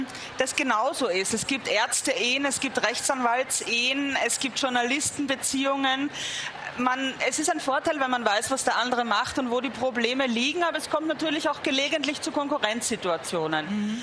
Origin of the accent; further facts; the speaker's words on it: Vienna, Austria; da habe ich mich als Wienerin oft geärgert